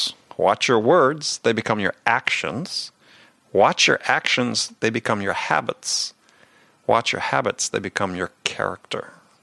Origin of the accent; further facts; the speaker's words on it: Wisconsin, United States; I grew up in Wisconsin at that time.